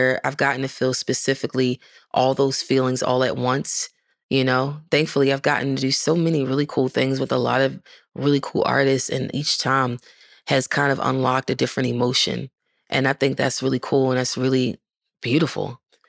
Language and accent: English; Baltimore, Maryland, United States; I'm from Baltimore, which is way more city than country. My grandfather's family is from Southern Maryland. My grandmother's from Greensboro, North Carolina.